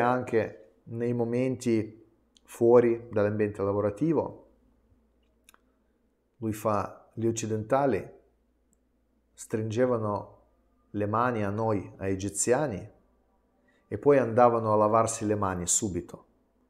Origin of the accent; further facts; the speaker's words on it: Russia; now in Italy; io arrivo dall'Italia, ma io sono russo, perché in Italia vivo da 20 anni, ma sono nato, cresciuto in Unione Sovietica.